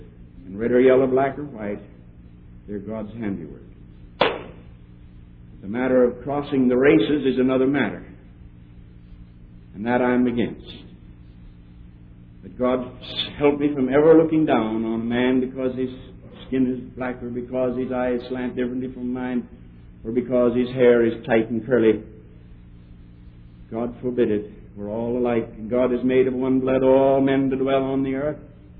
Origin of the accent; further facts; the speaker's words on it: Netherlands; accent: Dutch; English is a second language